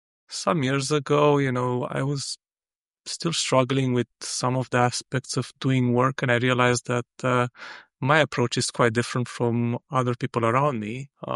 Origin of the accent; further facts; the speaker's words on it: Romania; now in Dublin, Ireland; I'm based in Dublin, in Ireland. I work as a freelance software engineer, and my pronouns are he, him. Originally, I'm from Romania